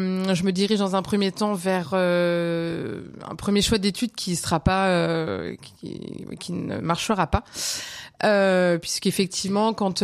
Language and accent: French; Cherbourg, Normandy, France; born there; mon lieu de naissance c'est Cherbourg, mais c'est pas, voilà, ce n'est pas forcément mon pays d'origine.